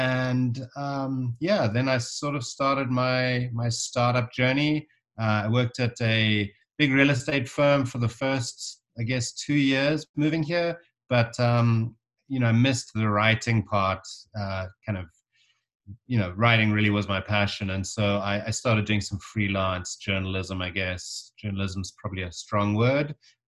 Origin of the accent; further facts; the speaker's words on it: South Africa; also born or lived in London; I was born in South Africa, grew up there, and then kind of at university age started bouncing around to Europe and back. We'd study for a little bit in South Africa, go over to London, work in bars and such